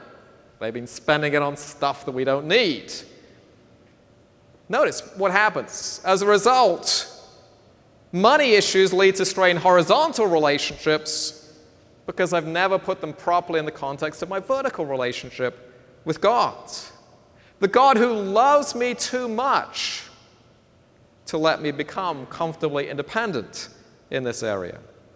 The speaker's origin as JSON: {"language": "English", "region": "Scotland", "country": "United Kingdom", "said": "I'm Scottish, right? So it's a national besetting sin"}